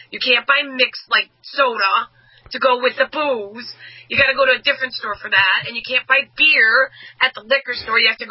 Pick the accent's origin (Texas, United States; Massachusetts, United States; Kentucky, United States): Massachusetts, United States; So, I grew up in Massachusetts as well, and yeah, we couldn't buy on weekends, but I could go to Vermont and get it.